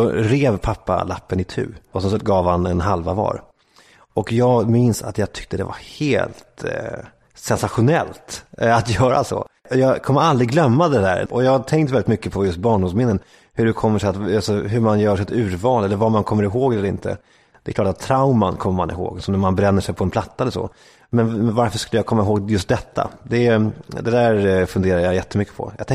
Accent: Lund, Skåne, Sweden; born there; also born or lived in Smygehamn / Åkarp / Värmland / Ekerö; jag föddes i Lund, i Malmö, och bodde vi i Smygehamn. Och sen så bodde jag i Åkarp i Skåne. Sen flyttade vi till Värmland, så bodde jag där några år. Och sen så kom jag till Ekerö, sen Gröndal och sen Farsta.

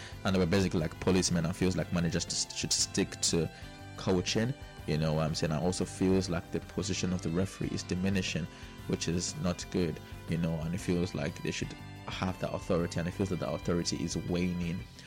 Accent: Nigeria; I am Nigerian

